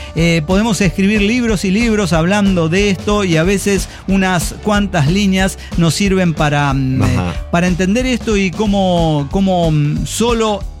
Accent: Jalisco, Mexico; Es porque soy mexicano. Póngale de Jalisco

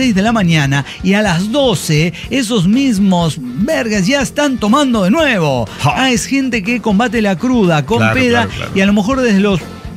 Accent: Ensenada, Baja California, Mexico; yo no bebo, soy de Ensenada.

